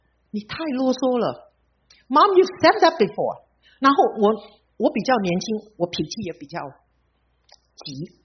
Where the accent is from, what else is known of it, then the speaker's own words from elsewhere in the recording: Fuzhou, Fujian, China; accent: Fuzhou; 我就觉得这个是我们福州话有一句话